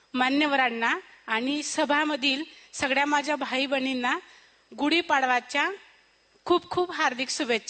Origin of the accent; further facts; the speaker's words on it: Jalgaon, Maharashtra, India; पण मी जळगाव खान्देशवरून आलेली आहे म्हणून तुमच्या जवळ ऐराणी भाषेतून बोलणार आहे.